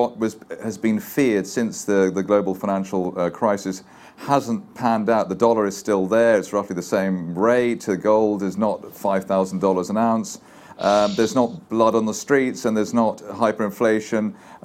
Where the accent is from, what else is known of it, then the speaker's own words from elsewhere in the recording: Glasgow, Scotland, United Kingdom; born there; Well, as I was born in Glasgow, I can get my Scottish passport finally.